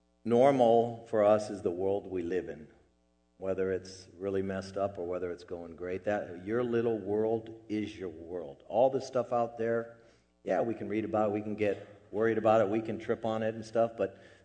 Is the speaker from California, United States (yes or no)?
yes; California, United States; And I felt like I had to apologize for, you know, I was like, I'm from California, sorry.